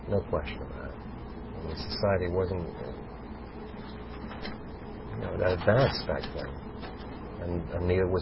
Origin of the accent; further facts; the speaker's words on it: London, United Kingdom; born there; I was born in London.